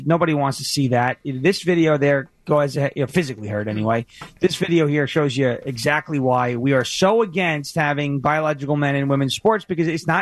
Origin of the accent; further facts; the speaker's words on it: New York, United States; you know, I grew up in New York, but like Portland is like their version of New York City up there.